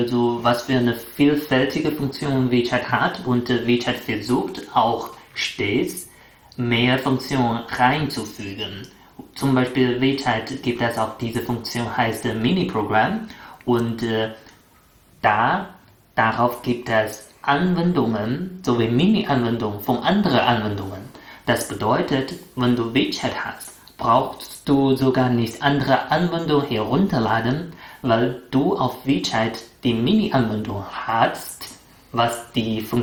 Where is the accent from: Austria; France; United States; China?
China; Das zweite Wort, so als ein Chinese, der sehr, sehr stolz auf die eigene Kultur ist, habe ich mein Land mitgebracht